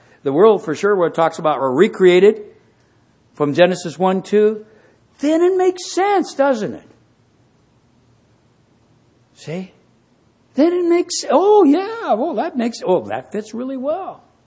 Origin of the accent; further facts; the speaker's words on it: Rockford, Washington, United States; You know, I grew up in the Methodist Church. A little place called Rockford, Washington. Still there, that Methodist church.